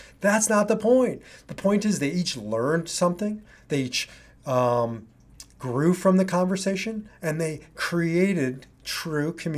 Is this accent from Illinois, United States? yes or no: no; Omaha, Nebraska, United States; I grew up in Omaha, Nebraska, and most of my friends were evangelical Christians.